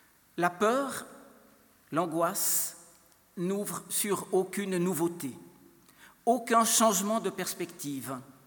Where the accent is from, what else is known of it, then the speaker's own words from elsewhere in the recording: Biel/Bienne, Bern, Switzerland; je viens de Bienne.